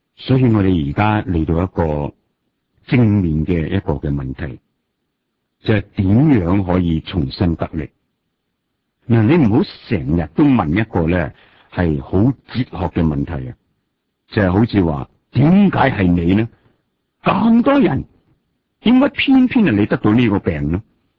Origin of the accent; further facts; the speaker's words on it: China; 其实同我哋中国人讲啊，年关难过，年年过系差唔多噶噃。